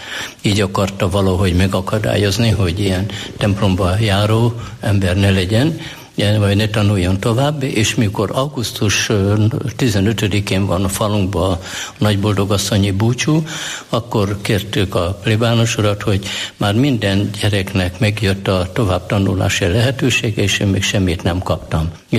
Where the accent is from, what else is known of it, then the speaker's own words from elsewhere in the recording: Polgár, Hajdú-Bihar, Hungary; born there; A Ortobágy szélén híres helyen születtem, nem csak azért, mert én is ott születtem, polgár, de ugye még a magyar törvénykönyvet is polgári törvénykönyvnek hívják.